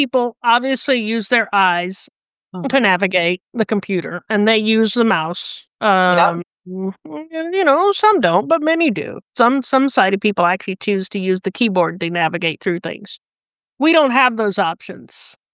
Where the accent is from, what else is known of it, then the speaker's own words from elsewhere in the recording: California, United States; So I was born in California, born and raised in California.